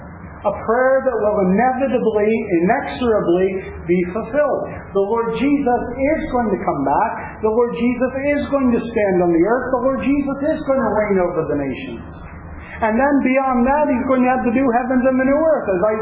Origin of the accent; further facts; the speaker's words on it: United States; The United States might go down as an American, as a person who loves my country.